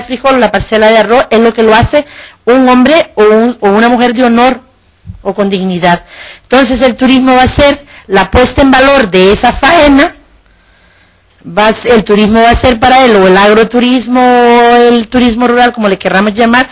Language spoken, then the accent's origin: Spanish; Honduras; porque me ha permitido de alguna manera entender algo que es esencial en Honduras. Honduras inicialmente fue un país eminentemente agrícola, y la agricultura para mis paisanos es